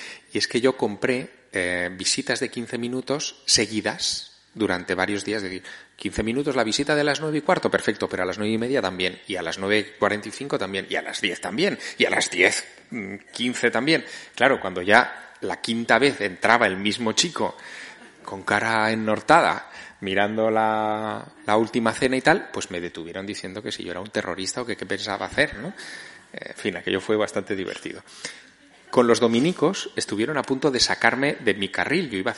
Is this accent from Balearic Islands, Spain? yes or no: no; Teruel, Aragon, Spain; yo soy de Teruel, como ha dicho antes César, o sea, cabezón